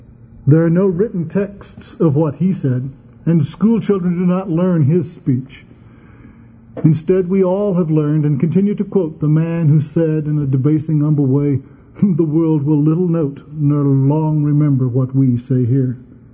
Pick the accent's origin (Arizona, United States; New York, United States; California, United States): Arizona, United States; Prescott; also born or lived in Phoenix; from Prescott and Phoenix, Arizona